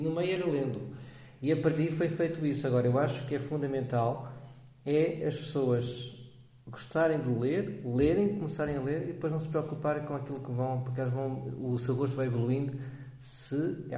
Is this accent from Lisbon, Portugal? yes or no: no; Maia, Porto, Portugal; Eu nasci na Maia. Fiz os estudos primários, básicos e secundários cá no sítio